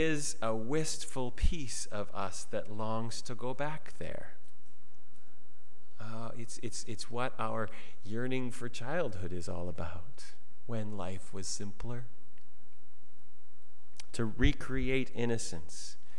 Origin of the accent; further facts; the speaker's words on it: Penticton, British Columbia, Canada; It's the landscape of my childhood. I grew up in the South Okanagan.